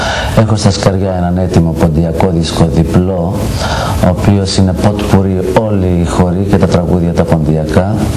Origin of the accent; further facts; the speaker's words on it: Florina, Western Macedonia, Greece; Επειδή είμαι από τη Φλόρινα.